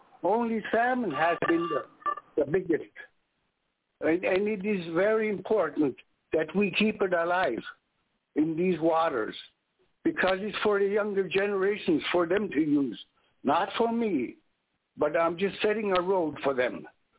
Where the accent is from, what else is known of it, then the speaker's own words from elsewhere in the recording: Dillingham, Alaska, United States; I'm from Bristol Bay, originally from Dillingham. I was born back in 1946, September 29, 1946, before this state was recognized as a state, Alaska.